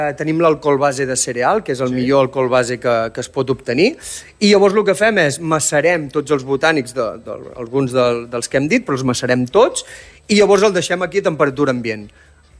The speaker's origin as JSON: {"language": "Catalan", "town": "El Port de la Selva", "region": "Catalonia", "country": "Spain", "said": "jo sóc de Port de la Selva, llavors neix del vincle entre el mar i la terra"}